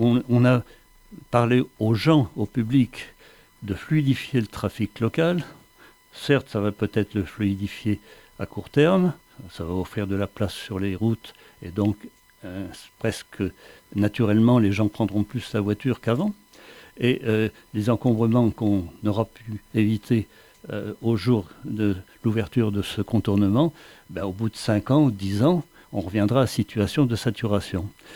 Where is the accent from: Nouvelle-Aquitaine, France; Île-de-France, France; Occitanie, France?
Occitanie, France; Saint-Jean-de-Védas; Moi, je suis de Saint-Jean-des-Védas, et pratiquement, on garde la politique actuelle.